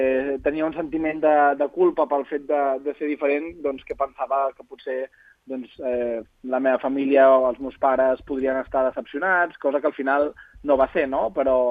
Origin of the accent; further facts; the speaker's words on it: Reus, Catalonia, Spain; born there; vaig néixer a Reus, és una ciutat de 100.000 habitants